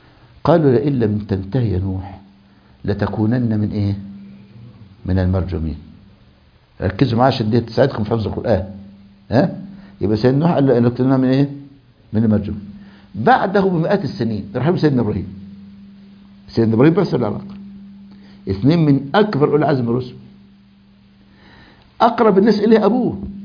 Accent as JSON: {"language": "Arabic", "country": "Egypt", "said": "عندنا في مصر"}